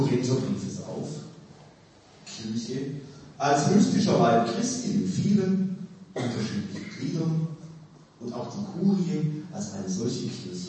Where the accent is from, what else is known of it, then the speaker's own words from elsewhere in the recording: Rottenburg, Baden-Württemberg, Germany; accent: Swabian; Sie werden an meiner Sprache sicher merken, dass ich als Schwabe und Rotenburger bin